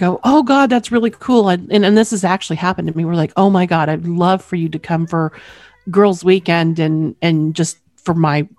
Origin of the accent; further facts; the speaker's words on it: Oklahoma, United States; accent: twang; I'm originally from Oklahoma, so occasionally you'll hear the twang come out.